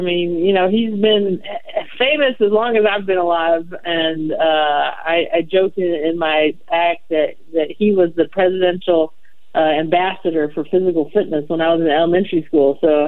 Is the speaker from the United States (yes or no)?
yes; the South, United States; where I talked about growing up in the South.